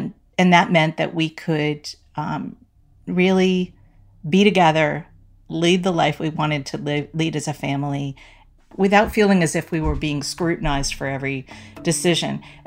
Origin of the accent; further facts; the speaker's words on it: Amherst, Massachusetts, United States; now in Virginia, United States; being a travel agent meant that I could go back to my hometown of Amherst, and I could move up in status at a smaller place. So I became a manager of the campus travel agency at the university that I went to, at UMass.